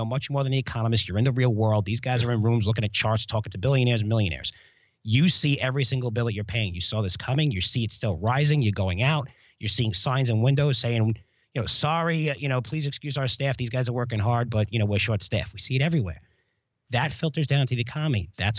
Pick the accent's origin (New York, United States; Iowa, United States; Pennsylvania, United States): New York, United States; that's my hometown